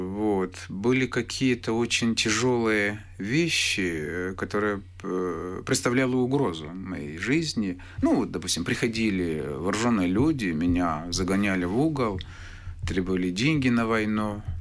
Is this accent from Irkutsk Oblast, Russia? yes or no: no; Dagestan, Russia; я сам дагестанец, из Дагестана